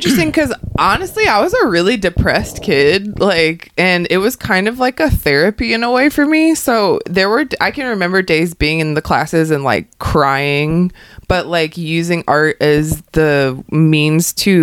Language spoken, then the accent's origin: English; Georgia, United States; I wasn't born there, but I was definitely raised there.